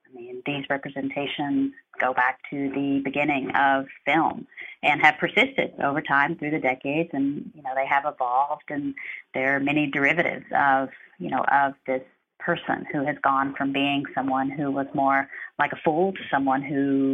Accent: Kentucky, United States; And when I told him I was from Kentucky, he just launched into singing

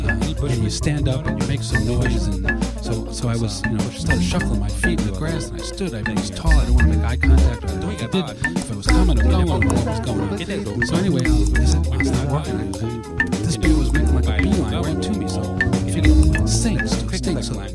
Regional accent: Brooklyn, New York, United States; I'm like, I'm from Brooklyn. I'm not from a bear.

